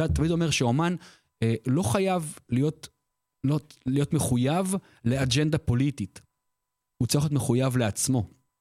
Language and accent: Hebrew; Yavne, Central District, Israel; אני גדלתי בשכונה של אנשי צבא, ביבנה.